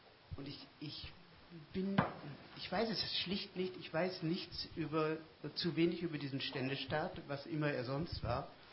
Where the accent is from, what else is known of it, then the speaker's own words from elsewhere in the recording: Germany; now in Linz, Austria; Sie hören an meiner Sprache, ich komme aus Deutschland. Ich lebe aber 20 Jahre in Linz.